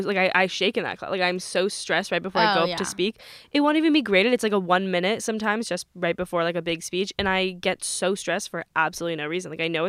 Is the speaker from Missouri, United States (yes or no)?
no; New York, United States; okay, I'm from New York, but other than walking in and out of the city or walking around the city, I'm in my car.